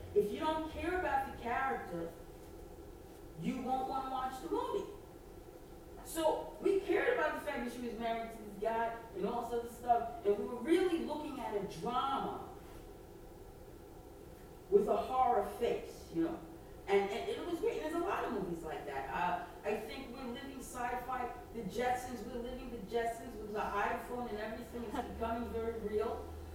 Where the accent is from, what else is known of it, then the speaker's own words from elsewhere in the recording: United States; I'm a very American girl. Right. I'm black and I'm very American